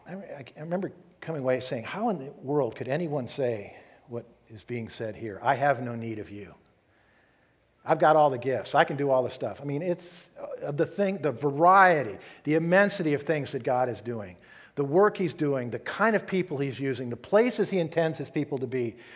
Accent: California, United States; born there; I was born in California, I like California, nothing against California.

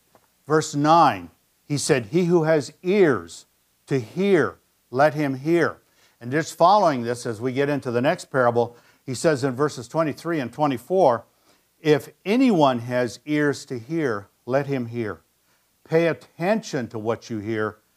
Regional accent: Montana, United States; As a boy growing up in Montana, this story about the a farmer broadcasting his seeds always intrigued me.

